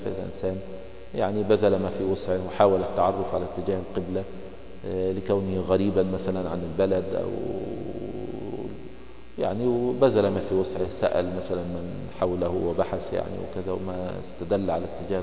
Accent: Egypt; مش هكذا عندنا في مصر يقول الراجل

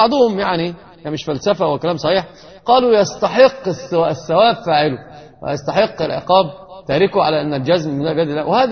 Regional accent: Egypt; عندنا في مصر دائما النساء بتقول كلمة مشهورة

